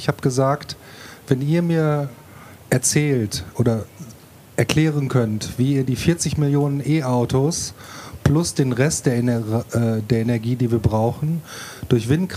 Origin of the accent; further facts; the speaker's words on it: North Rhine-Westphalia, Germany; Ich komme aus dem Sauerland.